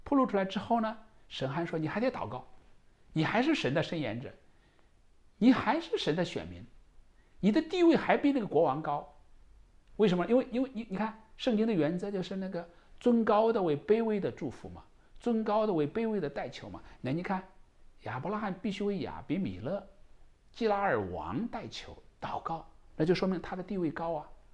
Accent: China; 就像我们中国人写这个先祖的历史，都是写光辉的一面的、荣耀的一面呢

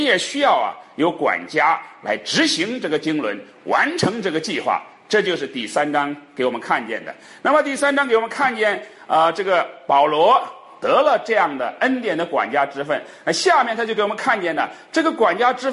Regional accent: China; 所以我们中国人有个说法叫做钟鸣鼎食之家

